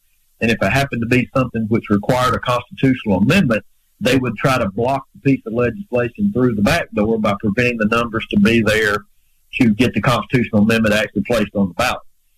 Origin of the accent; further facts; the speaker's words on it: Winfield, Alabama, United States; I had personally watched with members of the FBI when they were here in my hometown of Winfield